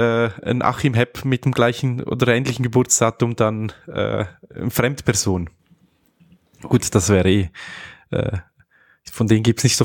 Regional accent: Switzerland; Bei uns in der Schweiz haben wir jetzt bis auf, ich glaube, es sind so 2-3 Tankstellen

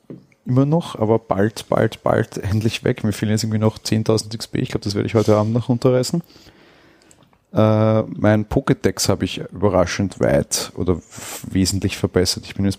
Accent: Austria; also zumindest bei uns in Österreich ist es auch so

